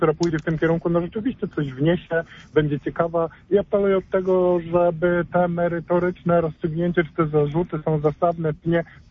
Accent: Poznań, Greater Poland Voivodeship, Poland

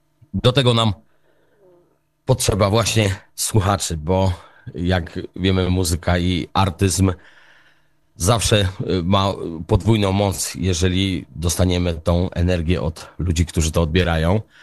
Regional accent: Lesser Poland, Poland; Jesteśmy z Podhala, zajmujemy się głównie muzyką

